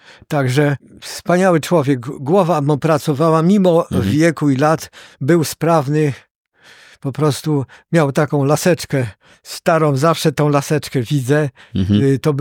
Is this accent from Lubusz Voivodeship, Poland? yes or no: no; Żyrardów, Masovian Voivodeship, Poland; born there; now in Warsaw, Poland; A ja urodziłem się w Żyrardowie. Znane miasto przemysłowe, zakłady lniarskie.